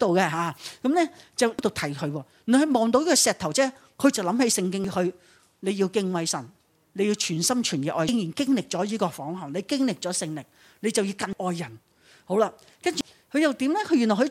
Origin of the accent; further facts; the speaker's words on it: China; 我哋中国人都有啲花系咪？